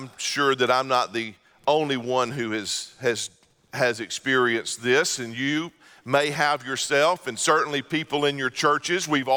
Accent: Mississippi, United States; If I'm from Mississippi originally, so I would normally say they walked the hills and hollers of Judea.

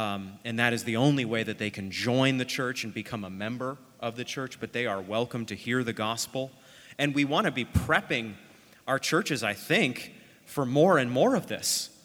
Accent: Maine, United States; I'm from Maine, so children in Maine and Florida

